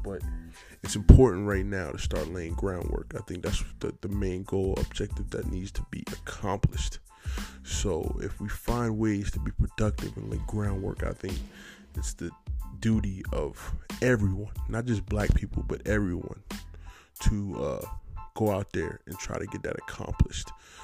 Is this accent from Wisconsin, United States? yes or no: no; New York City, New York, United States; it's rough, man, because I'm from New York City.